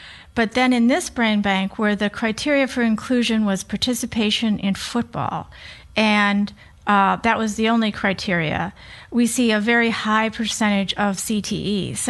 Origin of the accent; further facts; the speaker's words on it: Green Bay, Wisconsin, United States; I was born and raised right outside of Green Bay, Wisconsin, and my brothers played football.